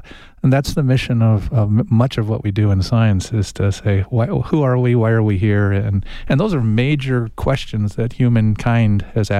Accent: Tucson, Arizona, United States; And you'd say, well, I'm from Tucson, Arizona.

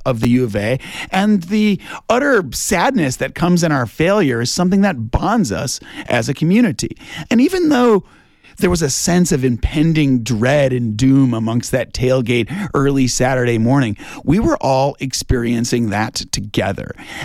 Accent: Detroit, Michigan, United States; I learned a lot about this in sports from my father growing up in Detroit, Michigan.

